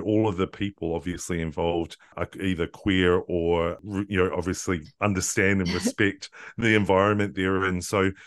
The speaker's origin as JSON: {"language": "English", "country": "New Zealand", "said": "And I'm a Kiwi originally, and I grew up, you know, with rugby"}